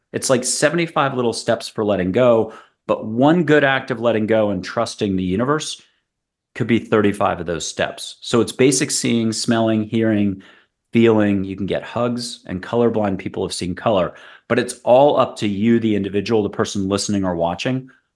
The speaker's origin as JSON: {"language": "English", "town": "Newport", "region": "Rhode Island", "country": "United States", "also_born_or_lived": "New York City", "said": "I'm from the Mid-Atlantic. I'm from Newport, New England area. Did high school at Andover, Middlebury for college."}